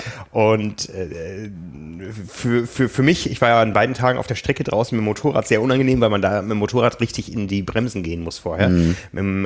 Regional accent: Hamburg, Germany

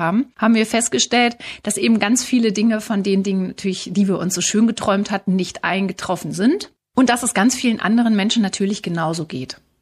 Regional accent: Hanover, Lower Saxony, Germany; Ich bin in Hannover geboren. Ich bin tatsächlich eine Pflanze, die an der Leine groß geworden ist

